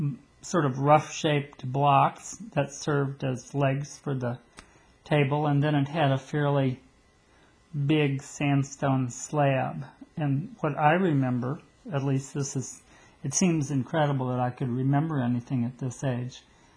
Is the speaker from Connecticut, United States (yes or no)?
no; Cleveland, Ohio, United States; also born or lived in Los Angeles; And I came from Los Angeles to Cleveland, Ohio, actually to a house.